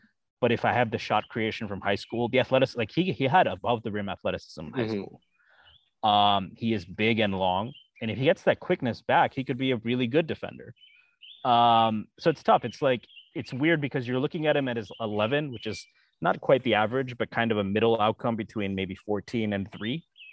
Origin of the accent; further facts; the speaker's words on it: Stamford, Connecticut, United States; I mean, it's first of all, I grew up in Stanford. So if I sincerely hope that if you can grow up near New York City